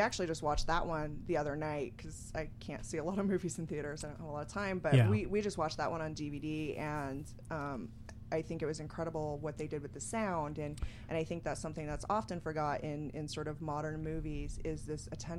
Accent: Alaska, United States; I grew up in Alaska in the middle of nowhere. We had two channels, which was PBS and NBC, so we didn't get a lot of television.

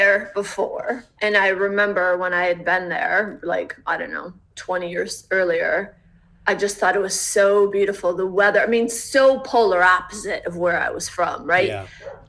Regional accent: Michigan, United States; Again, I will say the only reason I mentioned Detroit is because if I said Northville or if I said Macomb Township, people would be like

